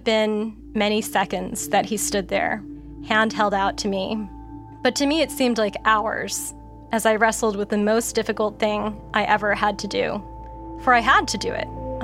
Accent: New York, United States; now in United Kingdom; Born and raised in New York, but I've been living in England for the past 5 years.

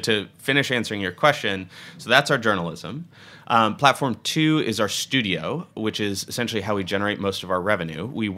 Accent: Houston, Texas, United States; moved away as an adult; I grew up in Houston, and then I came to Connecticut for college, and immediately everybody said, oh, you know, do you own a horse? Where's your cowboy hat?

